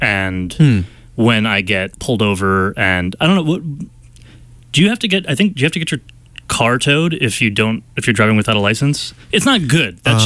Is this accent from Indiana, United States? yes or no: no; New Jersey, United States; Because where I grew up in New Jersey, it was definitely the DMV.